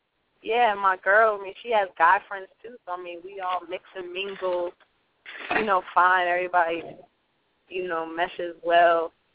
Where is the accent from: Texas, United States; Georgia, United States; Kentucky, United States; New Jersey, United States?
Georgia, United States; No, I'm from Georgia, sweetheart.